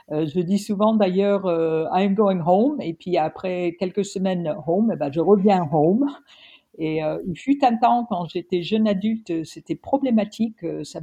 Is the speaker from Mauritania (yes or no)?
no; United States; accent: American; French is a second language; moved away as an adult; now in France; Moi, j'ai grandi aux États-Unis, j'ai appris le français à l'école.